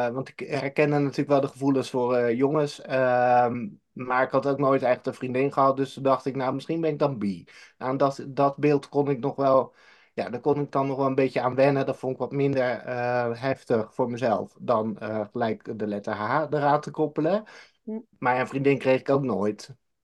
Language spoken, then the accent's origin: Dutch; Alblasserdam, South Holland, Netherlands; ik heb met veel plezier ben ik gewoon opgegroeid in Alblasserdam, in een dorpje. Dus dicht bij de steden, zoals Dordrecht.